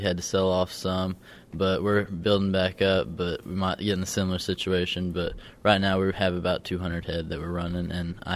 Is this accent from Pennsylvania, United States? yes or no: no; Madill, Oklahoma, United States; I'm from Medill, Oklahoma.